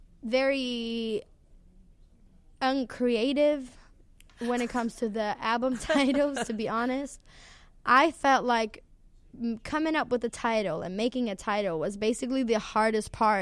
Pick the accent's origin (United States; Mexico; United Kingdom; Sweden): Sweden; But first of all, I'm from Sweden